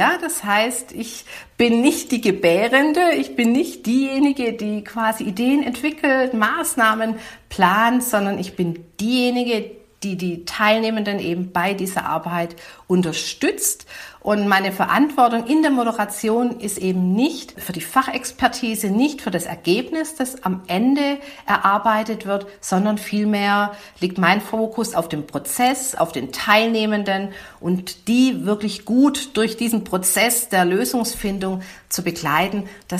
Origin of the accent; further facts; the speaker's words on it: Baden-Württemberg, Germany; accent: Swabian; man mag es an der Sprachfärbung hören, bin Schwäbin